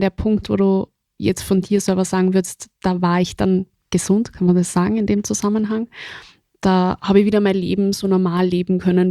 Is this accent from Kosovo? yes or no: no; Austria; das ist, glaube ich, bei uns in Österreich einfach wird das falsch gelebt.